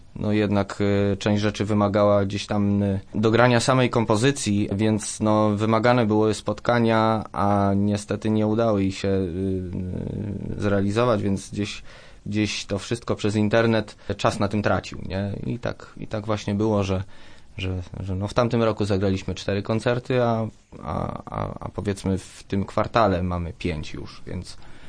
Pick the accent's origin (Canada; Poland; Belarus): Poland; Głogów, Lower Silesian Voivodeship; Ja pochodzę z Głogowa, nie wyobrażam sobie, żeby nie zaprezentować się